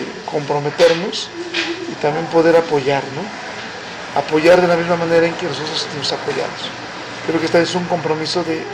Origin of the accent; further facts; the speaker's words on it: Oaxaca, Mexico; Mucha gente sabe que yo soy del estado de Oaxaca y estaba hablando justamente de mi experiencia como provinciano en esta ciudad.